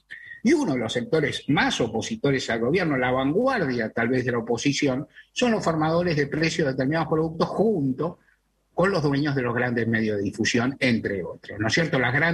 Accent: Argentina

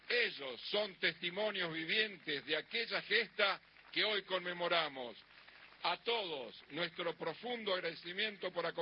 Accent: Argentina; Aquí nos igualamos todos como argentinos

